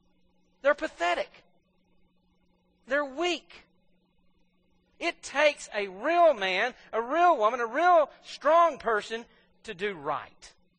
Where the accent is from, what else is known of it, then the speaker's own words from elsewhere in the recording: Corinth, Mississippi, United States; I grew up in Corinth, Mississippi. I had trees in my yard that three people couldn't hold hands and get around.